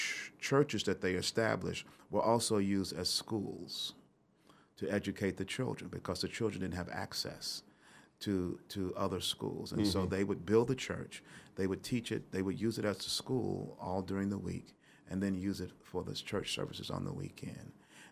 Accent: Kansas City, Missouri, United States; I can remember even as a child growing up in Kansas City, so I'm not from here, that as I would walk from my house to Central High School

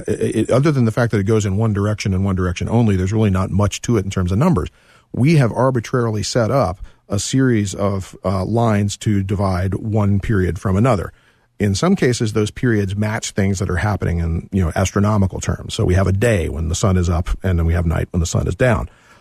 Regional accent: North Carolina, United States; now in Virginia, United States; I grew up in North Carolina, where you can buy beer and wine at any grocery store or convenience store

